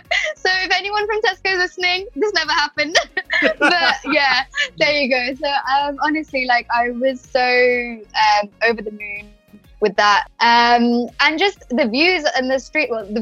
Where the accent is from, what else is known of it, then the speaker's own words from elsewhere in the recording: England, United Kingdom; first language Telugu; English is a second language; I'm English and I'm Telugu. I was brought around these both two cultures